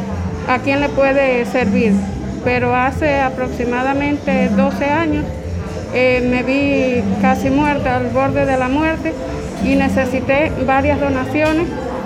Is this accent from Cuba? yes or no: yes; Cuba; es algo que como todo cubano debe de significar mucho